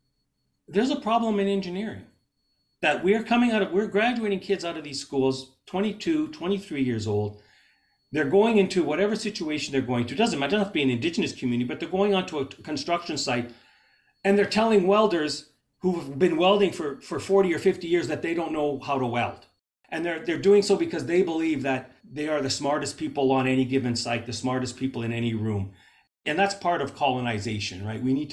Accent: Winnipeg, Manitoba, Canada; Even though I was raised in Winnipeg and I had a lot of the privileges of being in an urban school

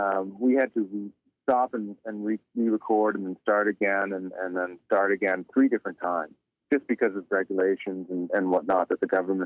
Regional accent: Toronto, Ontario, Canada; born or raised there

